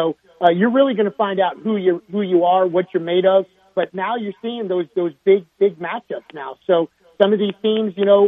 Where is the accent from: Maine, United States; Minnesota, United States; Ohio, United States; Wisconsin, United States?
Ohio, United States; You know, I grew up in Ohio in the 70s